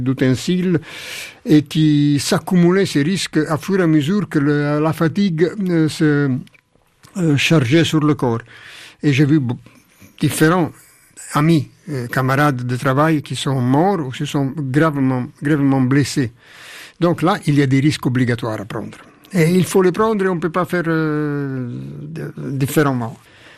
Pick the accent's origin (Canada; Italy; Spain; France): Italy; Naples, Campania; French is a second language; moved away as an adult; Non, c'est la ville où je suis né et grandi jusqu'à 18 ans. Donc c'est la ville de mon adolescence, de ma langue maternelle, de mon éducation sentimentale. Et certaines de mes histoires sont coincées dans Naples.